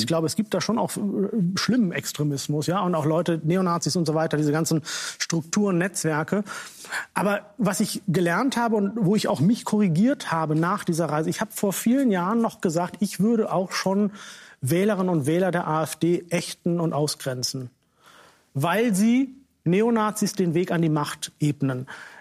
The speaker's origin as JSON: {"language": "German", "country": "Germany", "tie": "born or raised there", "said": "Ich bin in Deutschland geboren und groß geworden, aber es gibt ja Leute, die halten Menschen wie mir vor, ich gehöre nicht hierher, ich wäre kein richtiger Deutscher"}